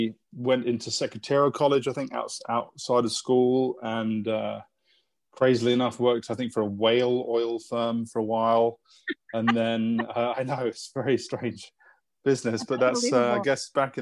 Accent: London, United Kingdom; I'm born and bred in London.

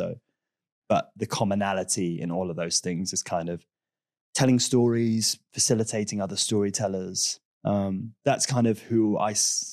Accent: Milton Keynes, South East England, United Kingdom; now in London, United Kingdom; my dad was born in Ghana. My mom was born in London. I was born in North London and grew up in a place called Milton Keynes.

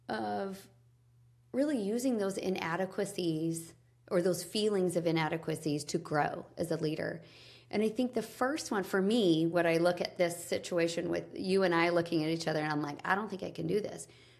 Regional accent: Ogden, Utah, United States; I grew up in Ogden, Utah. We had a garden. We worked with our hands. I come from a line of builders.

